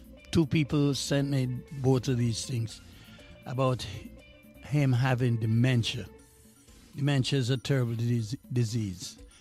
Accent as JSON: {"language": "English", "town": "Montreal", "region": "Quebec", "country": "Canada", "tie": "born or raised there", "said": "growing up in Montreal."}